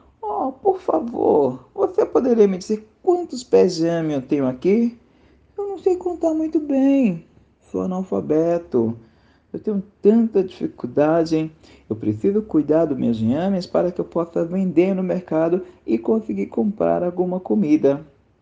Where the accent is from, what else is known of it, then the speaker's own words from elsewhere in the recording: São Paulo, Brazil; eu sou de São Paulo, capital, aonde eu estou